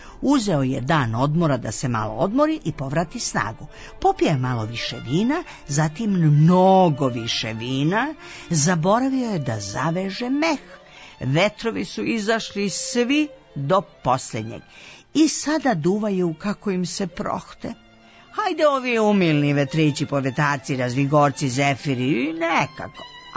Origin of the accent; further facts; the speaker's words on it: Vršac, Vojvodina, Serbia; born there; Meni ne smeta vetar, jer ja sam rođena ovaj u Vršcu.